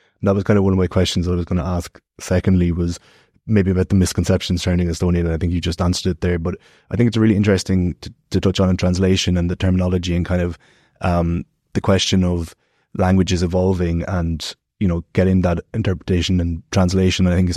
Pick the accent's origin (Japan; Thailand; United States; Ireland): Ireland; And I suppose being Irish myself, I quite understand the kind of history of Ireland and the history of the Irish language.